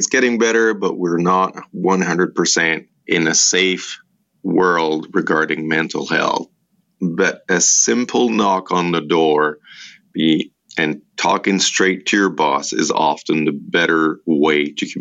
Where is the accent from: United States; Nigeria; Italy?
Italy; accent: Italian; English is a second language; I'm sorry for my Italian accent